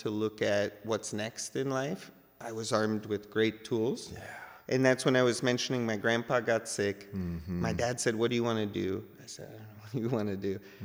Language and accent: English; Brooklyn, New York, United States; And I was like, oh, I could hustle. I'm from Brooklyn.